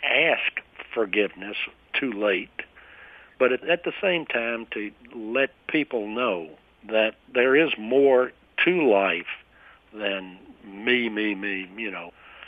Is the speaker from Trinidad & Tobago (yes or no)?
no; the South, United States; As far as growing up in the South, I never really saw, I didn't recognize anti-Semitism.